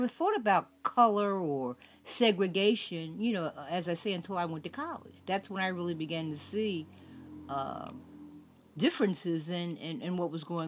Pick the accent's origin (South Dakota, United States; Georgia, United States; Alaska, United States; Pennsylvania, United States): Pennsylvania, United States; growing up in the Strawberry Mansion area, it was an area, I guess during the early 50s. It was an integrated neighborhood, actually.